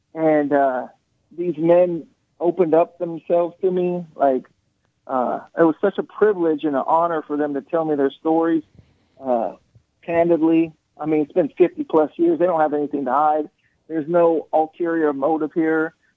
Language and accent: English; United States; So, you know, as an American, that I would felt it was my duty.